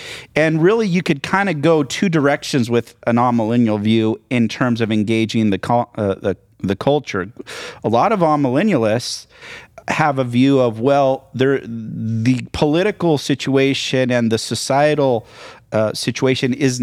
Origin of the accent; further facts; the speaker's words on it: Chile; I mean, I grew up in Chile.